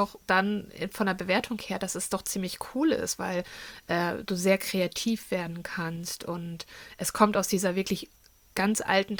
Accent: Northern Germany, Germany; bin ich froh, dass ich im Norden groß geworden bin.

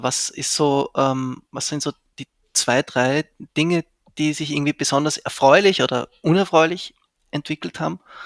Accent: Vienna, Austria; born there; Ich bin gebürtiger Wiener

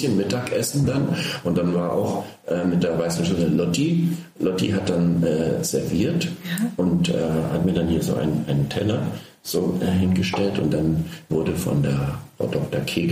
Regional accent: Berlin, Germany; bin in kleinbürgerlichen Verhältnissen in Berlin aufgewachsen, wir waren schon in einem gemieteten Häuschen

